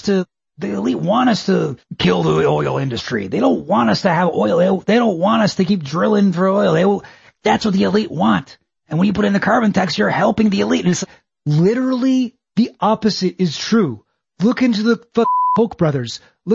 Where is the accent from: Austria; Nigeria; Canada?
Canada; I can tell you as a Canadian